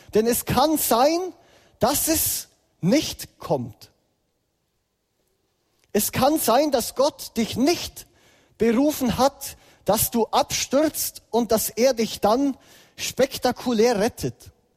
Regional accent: Bavaria, Germany; Ich hatte ein gläubiges Umfeld. Ich bin im Ostallgäu aufgewachsen, wo in den 80er Jahren die Welt noch relativ in Ordnung war. Genau, im schönen Ostallgäu.

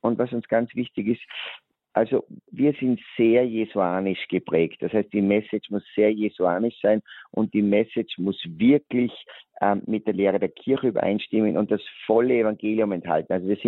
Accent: Salzburg, Austria; wenn ich das von meiner Seite auch als Salzburger sagen darf

